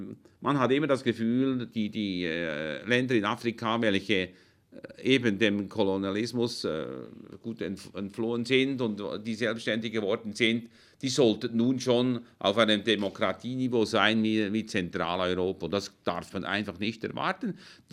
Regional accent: Switzerland; dass wir als Schweizer vielleicht, die wir da behütet und beschützt sind und in Sicherheit leben

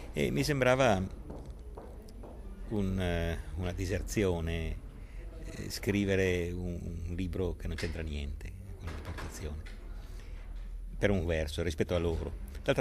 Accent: Turin, Piedmont, Italy; che è un po' la morale del mio paese, la morale torinese, che si è affinata in secoli di artigianato

